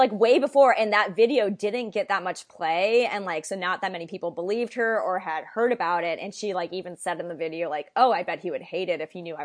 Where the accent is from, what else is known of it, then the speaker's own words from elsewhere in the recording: Tucson, Arizona, United States; also Holly Sampson, former porn star from my hometown of Tucson, Arizona.